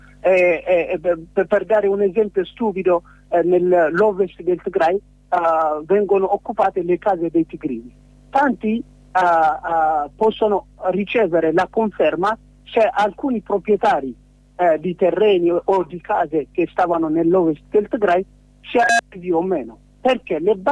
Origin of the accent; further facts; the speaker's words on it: Asmara, Maekel, Eritrea; Sono nato e cresciuto ad Asmara in Eritrea, e per 20 anni ho sempre seguito la natura del sistema dittatoriale che sta in Eritrea.